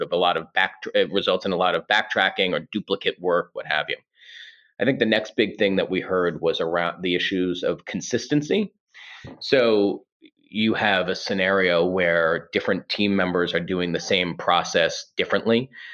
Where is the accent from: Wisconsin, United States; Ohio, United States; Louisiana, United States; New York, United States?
New York, United States; sitting in the most important global real estate market on earth, in my humble opinion, of course, as a New Yorker.